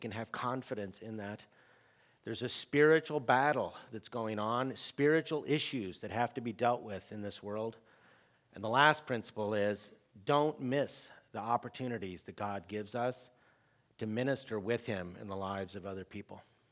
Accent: Minnesota, United States; I'm actually from Minnesota.

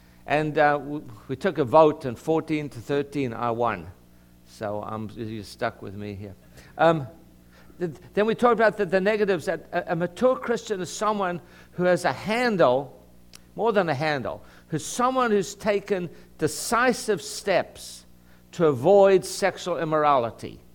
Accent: South Africa; I'm a father of boys, I'm a South African.

